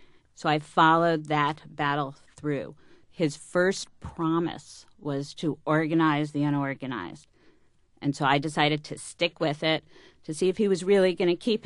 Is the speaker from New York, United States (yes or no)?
yes; Scarsdale, New York, United States; Oh, I grew up in Scarsdale, New York, except I never admitted it then because I didn't want people to know where I had grown up.